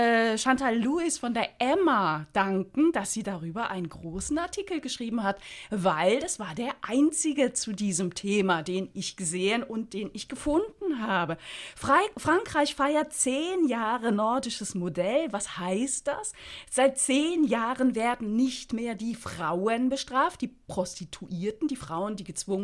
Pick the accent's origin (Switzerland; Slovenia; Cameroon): Switzerland; in solchen Sachen sind wir ja Schweizerin.